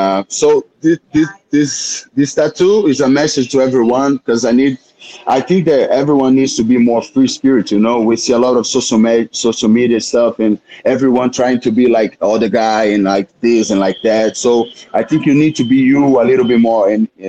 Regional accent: Brazil; English is a second language; I'm the first one of my hometown that got into UFC, you know, so it's something really big to them, you know, like they feel represented.

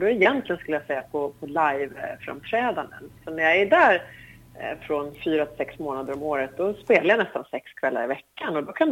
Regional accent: Sweden; born there; jag är då mer född i Sverige, men jag är också halvlibanes. Min pappa är från Libanon.

